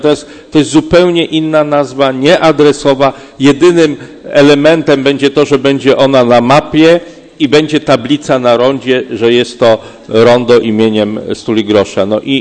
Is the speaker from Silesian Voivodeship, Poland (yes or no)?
no; Poznań, Greater Poland Voivodeship, Poland; Nie jest to bynajmniej nazwa, której powinniśmy się jako poznaniacy wstydzić.